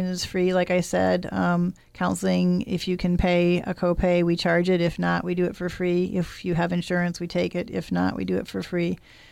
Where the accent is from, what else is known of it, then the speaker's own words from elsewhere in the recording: Detroit, Michigan, United States; No, I grew up in Detroit, but my family is Italian.